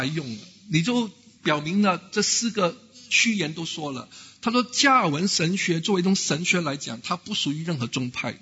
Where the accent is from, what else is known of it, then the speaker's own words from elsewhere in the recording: Malaysia; 因为现在我们马来西亚人在吵架